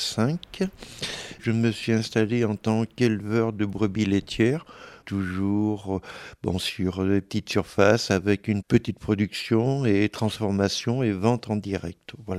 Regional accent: Auvergne-Rhône-Alpes, France; Pas comme ça se faisait chez moi dans le Cantal

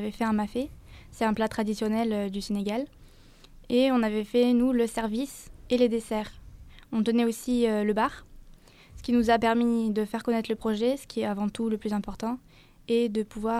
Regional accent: France

